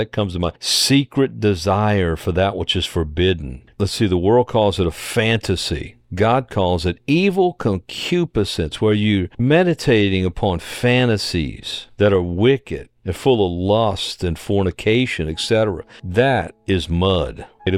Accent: New Orleans, Louisiana, United States; You know, I grew up in New Orleans, and the water table, all of the Louisiana people can understand this.

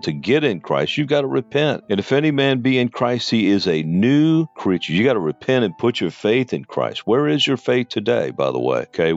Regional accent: New Orleans, Louisiana, United States; I grew up in New Orleans. I'm Catholic.

